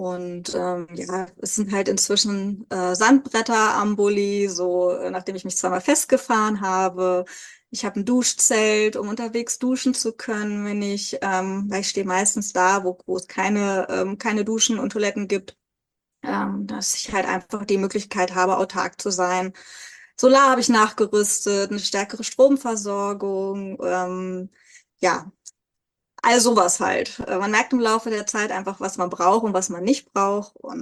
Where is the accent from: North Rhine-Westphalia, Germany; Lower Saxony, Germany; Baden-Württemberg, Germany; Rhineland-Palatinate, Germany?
Lower Saxony, Germany; Hannover; Ich bin 43 Jahre alt. Ich komme aus Hannover, obwohl ich inzwischen eigentlich mehr in meinem Bulli unterwegs bin und in meinem Bulli zu Hause bin, als in meiner Wohnung in Hannover.